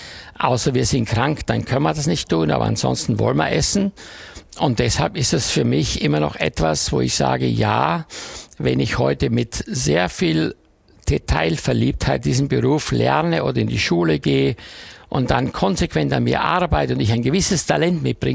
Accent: Styria, Austria; wir haben ja bei uns in der Steiermark also immer als Referenz gehabt zu Hause, wenn jemand kam, einen sogenannten Mehlspeisenteller.

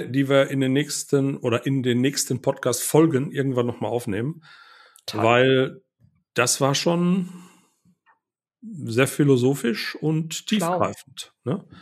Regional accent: Paderborn, North Rhine-Westphalia, Germany; born there; Also ich bin ja in der Karnevalshochburg Paderborn geboren.

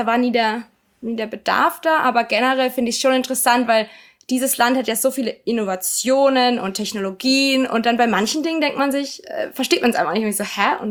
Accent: Karlsruhe, Baden-Württemberg, Germany; Ich bin in Karlsruhe aufgewachsen.

